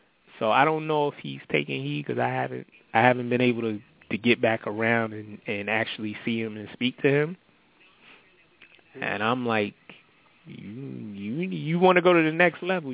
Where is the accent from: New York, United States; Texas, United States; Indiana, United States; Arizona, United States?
New York, United States; East New York; and he runs a camp in our old neighborhood. And I get to come out. I grew up in East New York, so I get to go back as much as I can